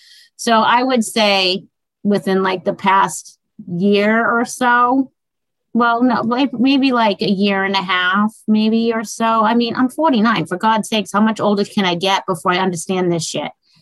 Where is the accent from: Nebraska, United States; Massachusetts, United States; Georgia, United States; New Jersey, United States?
Massachusetts, United States; Boston; I'm from Boston. We're hardcore girls. We just say what we want.